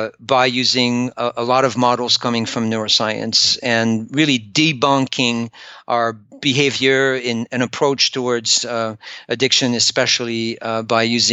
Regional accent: France; English is a second language; I'm French.

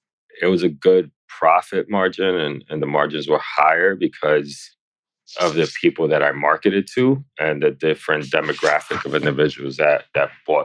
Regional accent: New York City, New York, United States; I born and raised in the Lower East Side of New York City. And my mom came to this neighborhood in the mid-80s when she was pregnant with me.

